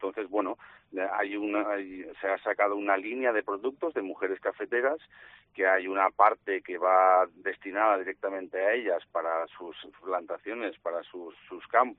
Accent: Valencia, Valencian Community, Spain; que yo soy de Valencia

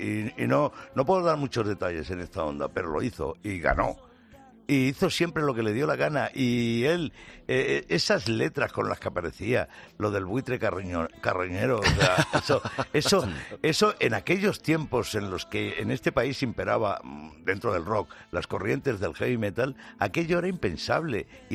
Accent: Talavera de la Reina, Castilla-La Mancha, Spain; daba un concierto en mi tierra, en mi ciudad, en Talavera de la Reina

